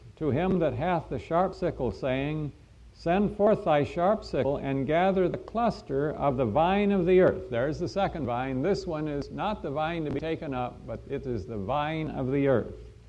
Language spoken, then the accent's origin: English; Los Angeles, California, United States; greetings from my wife, Sister Teresa, and from many brethren in the Los Angeles area. We are from the City of the Angels.